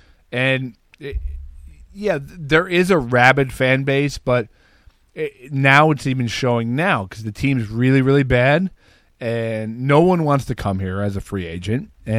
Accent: New Jersey, United States; Like I'm kind of like I don't have any love affair for the Nets, which is weird because I grew up in Jersey

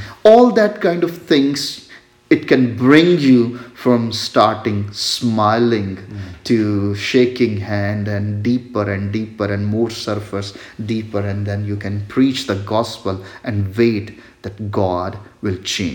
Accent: Pakistan; now in United States; Being as a Pakistani Christian, I am worshipping Jesus Christ.

